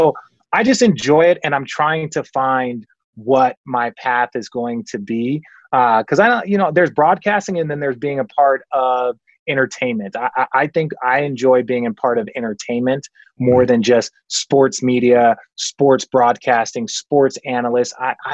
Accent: Phoenix, Arizona, United States; Like, I grew up in Phoenix, Arizona, and they have these huge, green signs.

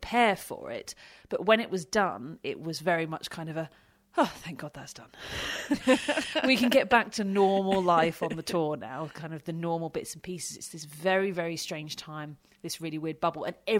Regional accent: United Kingdom; And again, being British, you're treated like a top 10 player, so you do get some extra tickets

